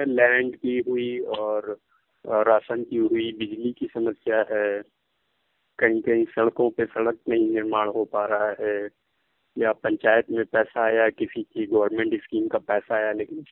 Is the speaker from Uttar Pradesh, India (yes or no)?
yes; Kanpur, Uttar Pradesh, India; मैं कानपुर का रहने वाला हूँ, कानपुर उत्तर प्रदेश में आता है, इंडिया के उत्तर प्रदेश में।